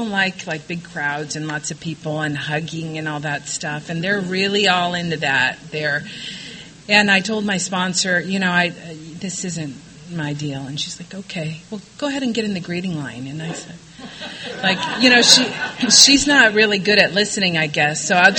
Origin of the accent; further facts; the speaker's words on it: Wilmington, California, United States; And I was raised in Wilmington, which is in Wilmington, California. There is such a place. And it's towards the end of the 110 freeway in L.A. County. It is this quaint harbor town.